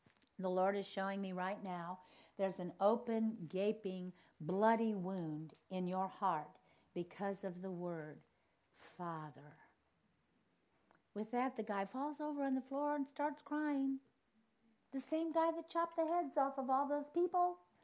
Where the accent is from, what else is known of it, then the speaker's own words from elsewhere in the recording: United States; I'm American, I'm Caucasian, I'm Christian, I'm female, for God's sakes, and a prophet.